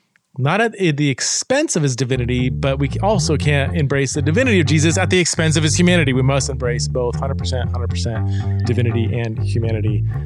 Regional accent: Fresno, California, United States; I grew up in Fresno, California.

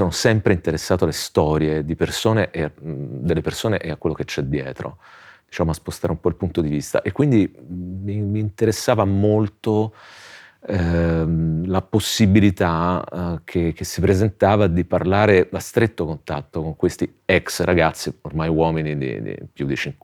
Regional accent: Rome, Lazio, Italy; essendo nato e cresciuto a Roma ricordavo alcuni episodi

